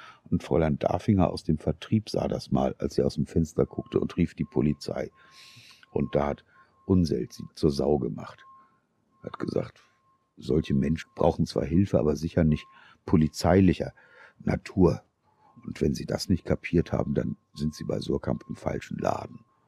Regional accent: Hamburg, Germany; born there; Ich wurde in der Hochallee 1 in Hamburg, also in Hamburg 13, geboren im Luftschutzkeller als 10-Monats-Kind

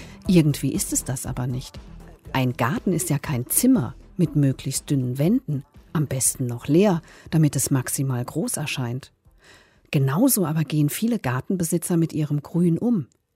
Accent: Rhine-Main area, Germany; Als ich kürzlich in meinem Heimatort im Rhein-Main-Gebiet war

